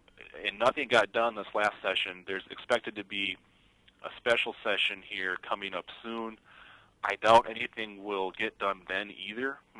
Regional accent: Minnesota, United States; and I'm saying we just because I'm from Minnesota

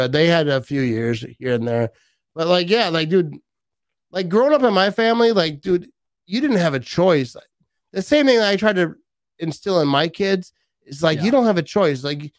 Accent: Green Bay, Wisconsin, United States; born there; So I was actually born in Green Bay, but like

